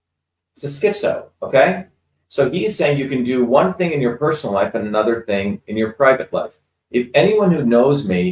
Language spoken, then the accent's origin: English; New Jersey, United States; and I'm originally from Jersey